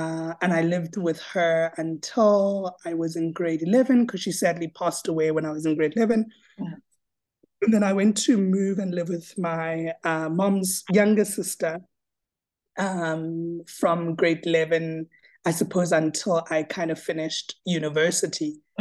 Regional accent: Kimberley, Northern Cape, South Africa; Okay, so I was raised in Kimberley in the Northern Cape. People call it the Diamond City.

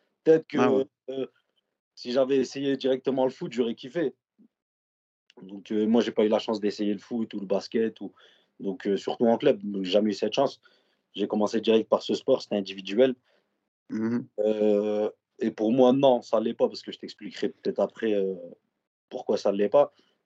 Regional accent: Roubaix, Hauts-de-France, France; Et après, je suis né à Roubaix, j'ai grandi à Roubaix.

